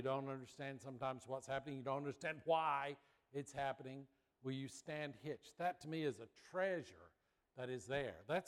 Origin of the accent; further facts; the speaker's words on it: Marietta, United States; I grew up in Marietta. That was pretty rural. We had a farm, but nobody ever said anything about stand hitched.